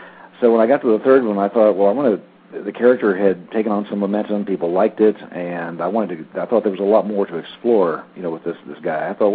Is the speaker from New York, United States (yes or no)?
no; Cleveland, Ohio, United States; originally I grew up around the Cleveland, Ohio area